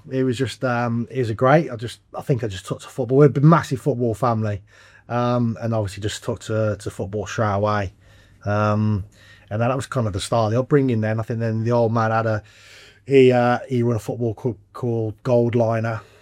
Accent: Birmingham, West Midlands, United Kingdom; Just sort of standard, really. Grew up in Yardley

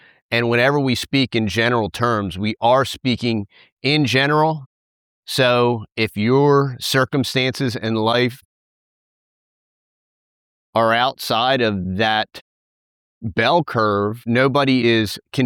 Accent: United States; And as an American, I did not choose to be born here. I have no white guilt about being born here.

